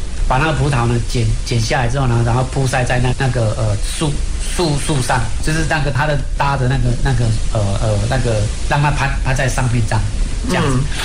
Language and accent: Chinese; Taiwan; 身为台湾人呢，我觉得我们台湾人有比较好的一个特点。